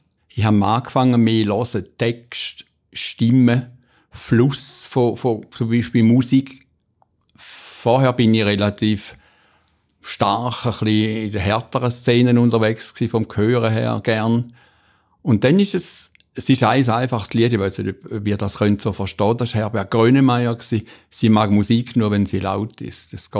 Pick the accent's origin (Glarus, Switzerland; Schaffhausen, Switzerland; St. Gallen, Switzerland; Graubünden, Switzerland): Schaffhausen, Switzerland; Stein am Rhein; Ich bin am Wasser aufgewachsen. Wer nicht, das nicht ist, der weiss nicht, was das bedeutet für ein Kind. Wir haben in Stein am Rhein gewohnt, wunderschönes Städtchen.